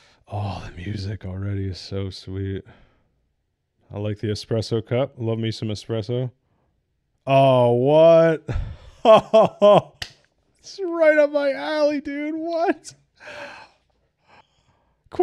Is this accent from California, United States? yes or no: no; New Jersey, United States; I'm from New Jersey. That's how we do things.